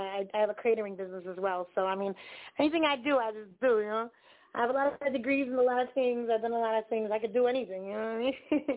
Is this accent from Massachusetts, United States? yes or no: yes; Worcester, Massachusetts, United States; So, you know, that's where I was born. That's my hometown. So shout out Worcester, Mass.